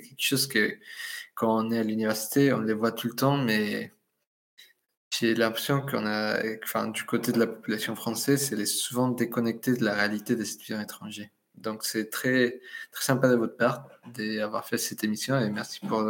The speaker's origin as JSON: {"language": "French", "country": "Mexico", "lives_now": "France", "said": "Et d'un autre côté, quand je retourne au Mexique, c'est aussi cette pointée du doigt de t'es parti, tu sais plus ce que c'est habiter au"}